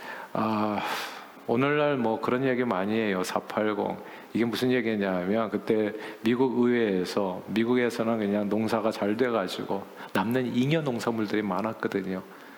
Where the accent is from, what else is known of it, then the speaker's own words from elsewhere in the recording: South Korea; 저희 아버님 사업이 부도가 나는 바람에 저희 식구는 모두 서울 근교의 방 한 칸짜리에서